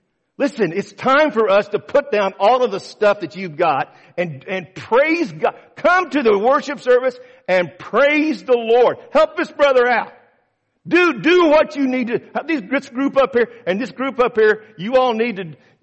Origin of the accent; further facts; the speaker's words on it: Oklahoma City, Oklahoma, United States; My church I grew up in Oklahoma City, we had a music guy